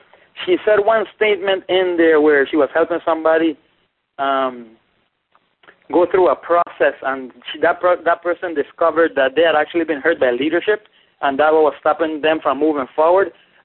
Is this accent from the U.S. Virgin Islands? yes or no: yes; U.S. Virgin Islands; I'm over here from the Virgin Islands.